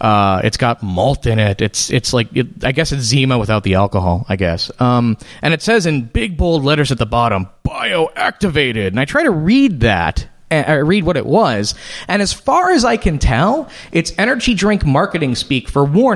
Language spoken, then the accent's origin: English; Chicago, Illinois, United States; So I am originally from the Chicago area, and I was an atheist in the Chicago area, but I wasn't really public.